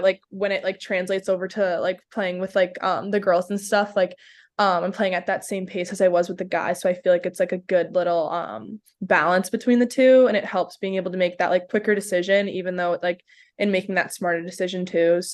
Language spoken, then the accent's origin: English; Lynn, Massachusetts, United States; Yeah, so I love growing up in Lynn.